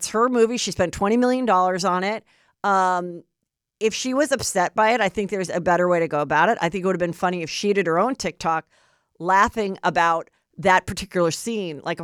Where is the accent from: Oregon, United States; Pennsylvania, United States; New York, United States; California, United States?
California, United States; Los Angeles; I'm not from the Bronx. I'm from the south side of Ventura, okay? Boulevard in the Valley, 818 till I die.